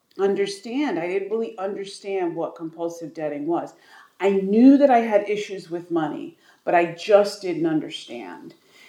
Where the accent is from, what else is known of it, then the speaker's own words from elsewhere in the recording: New York, United States; I'm from New York.